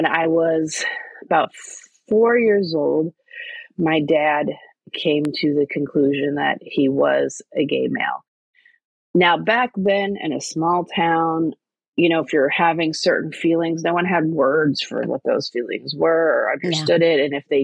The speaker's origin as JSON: {"language": "English", "region": "New York", "country": "United States", "tie": "born or raised there", "said": "I was born in New York, and I was raised by my two dads and my mom all in one household in the 1980s."}